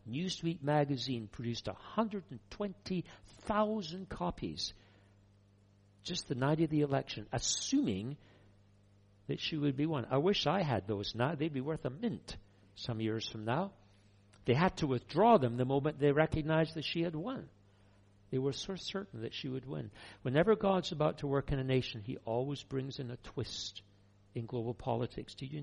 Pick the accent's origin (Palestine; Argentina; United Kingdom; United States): United Kingdom; Scotland; I can say that as a Scotsman.